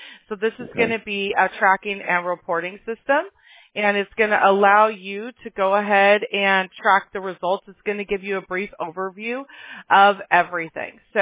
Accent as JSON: {"language": "English", "region": "Alabama", "country": "United States", "said": "I'm from Alabama."}